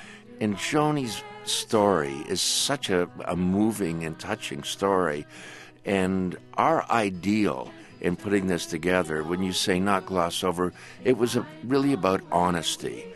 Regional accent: Toronto, Ontario, Canada; I grew up in Toronto, and he was playing on one of those Alan Freed rock and roll shows back then.

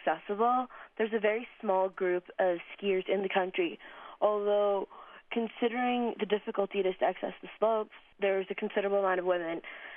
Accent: Karachi, Sindh, Pakistan; born there; also born or lived in United States; I was born in Karachi, but I lived in the U.S. for a considerable period of time.

